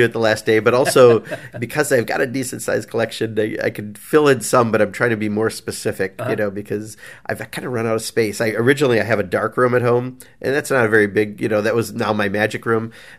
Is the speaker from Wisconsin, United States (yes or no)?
yes; Wisconsin, United States; He's from my home state of Wisconsin.